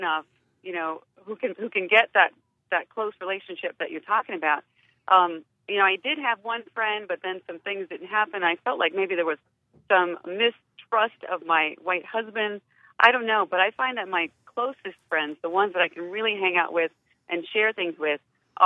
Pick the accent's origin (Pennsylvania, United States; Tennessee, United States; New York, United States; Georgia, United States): Tennessee, United States; Memphis; moved away as an adult; Callie, I'm also from Memphis. And I moved here 13 years ago.